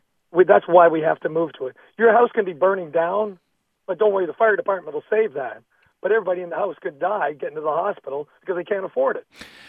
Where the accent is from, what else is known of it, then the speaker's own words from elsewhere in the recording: Canada; now in United States; I grew up in Canada, so I'm a big fan of it, that kind of thing.